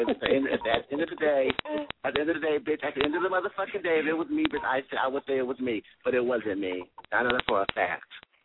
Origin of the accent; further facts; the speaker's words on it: Los Angeles, California, United States; I'm not from Houston, Texas. I'm from California.